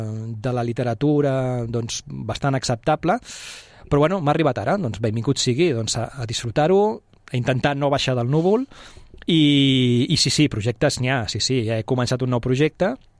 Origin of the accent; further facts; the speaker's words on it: Sabadell, Catalonia, Spain; moved away as an adult; now in Vilanova i la Geltrú, Spain; nascut i vaig veure fins als 25 anys, quan em vaig casar i me'n vaig anar a Vilanova i la Geltrú. Però jo sempre dic que sóc de Sabadell. A mi quan em pregunten, jo sóc de Sabadell i d'aquí no m'hi treuen.